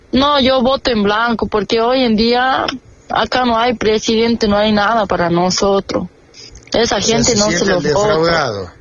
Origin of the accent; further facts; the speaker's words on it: Catamarca, Argentina; Yo, como catamarqueña, nacida y criada en mi tierra